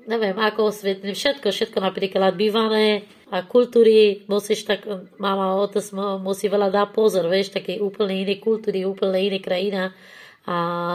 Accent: Afghanistan; Slovak is a second language; now in Bratislava, Slovakia; Ja som z Afganistánu a ja mám rodina, áno, deti mám, muž mám a tak bývam na Bratislava.

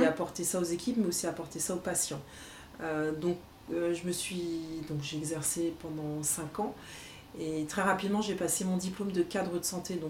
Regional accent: Troyes, Grand Est, France; born there; also born or lived in French Guiana; d'où je viens de Troyes, je suis née à Troyes.

